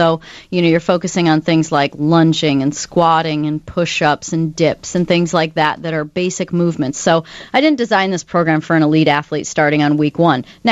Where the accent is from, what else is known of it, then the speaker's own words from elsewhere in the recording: Roscoe, Illinois, United States; Okay. I grew up in Roscoe, Illinois, but I have a place downtown.